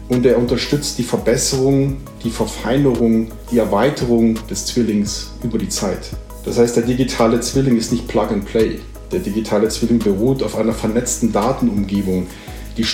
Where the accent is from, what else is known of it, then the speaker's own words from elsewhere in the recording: Munich, Bavaria, Germany; Aber mich freut es natürlich hier auch als Münchner sozusagen davon hoffentlich bald zu profitieren